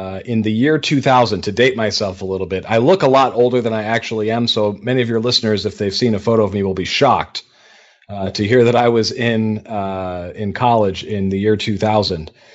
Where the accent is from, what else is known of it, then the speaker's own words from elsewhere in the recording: Detroit, Michigan, United States; And I'm originally from Detroit.